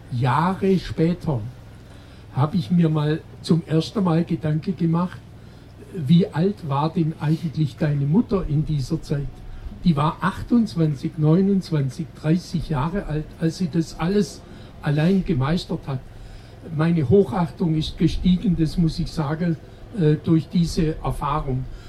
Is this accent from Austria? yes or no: no; Zimmern, Baden-Württemberg, Germany; also born or lived in Rottweil; Und ich stamme aus einer Bauernfamilie aus Zimmernau-Rottweil, 2 Kilometer westlich von Rottweil Richtung Schramberg. Ich bin in Zimmern in die Grundschule gegangen und in Rottweil ins Gymnasium. Also das war die Stadt, in der ich auch aufgewachsen bin.